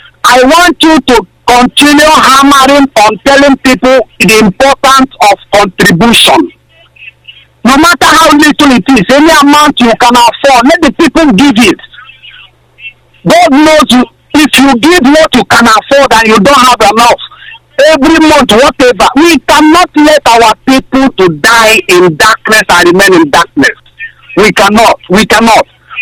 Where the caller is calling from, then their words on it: Ireland; I'm calling from Ireland again.